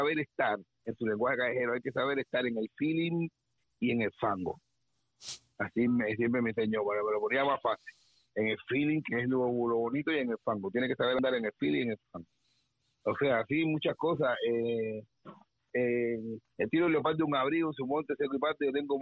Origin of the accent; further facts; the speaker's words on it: Havana, Cuba; born there; yo nací en Santo Suárez, municipio de Octubre, en La Habana.